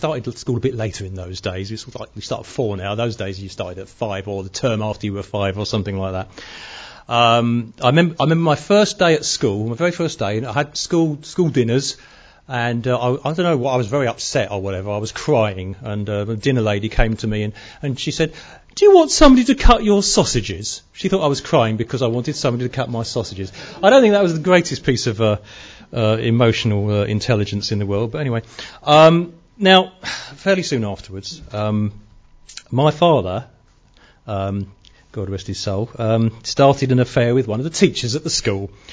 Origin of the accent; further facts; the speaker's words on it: Burnham-on-Sea, South West England, United Kingdom; also born or lived in Bridgwater; I was born in Bridgewater, Somerset, in 1957. We lived in Burnham-on-Sea. My father worked for his father's civil engineering business. My father's family was from Scotland, and my mother was a London girl